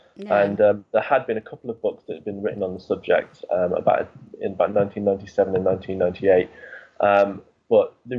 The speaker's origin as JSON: {"language": "English", "region": "West Midlands", "country": "United Kingdom", "tie": "born or raised there", "said": "There was a UFO incident that occurred in my village growing up in Staffordshire, yeah."}